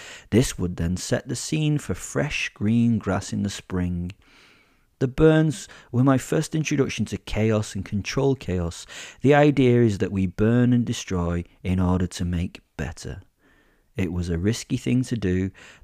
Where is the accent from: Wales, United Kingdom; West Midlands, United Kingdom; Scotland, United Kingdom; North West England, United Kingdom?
North West England, United Kingdom; Rochdale; born there; I was born in 1974 in Birchill Hospital in Rochdale.